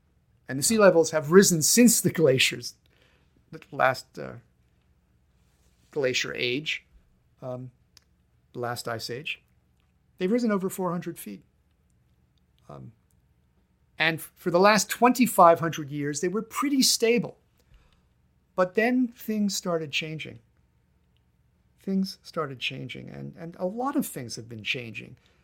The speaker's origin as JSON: {"language": "English", "region": "New York", "country": "United States", "tie": "born or raised there", "said": "I grew up on Long Island, which basically is a moraine."}